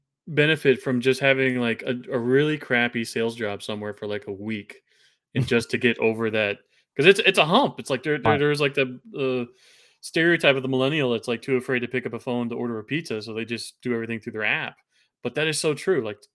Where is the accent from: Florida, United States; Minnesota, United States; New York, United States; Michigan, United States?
Florida, United States; now in New Jersey, United States; And Richie, I grew up in South Florida as well.